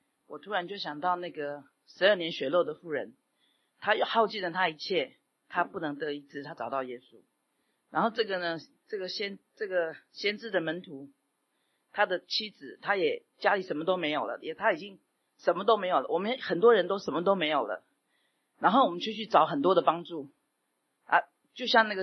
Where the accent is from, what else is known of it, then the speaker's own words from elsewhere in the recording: China; 去借也是对我们中国人来讲也不容易